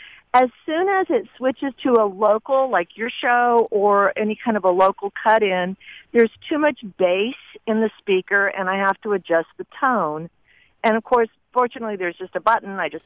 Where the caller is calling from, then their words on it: Haltom City, Texas, United States; Well, I'm sitting in Haltom City right now. It's not where I live.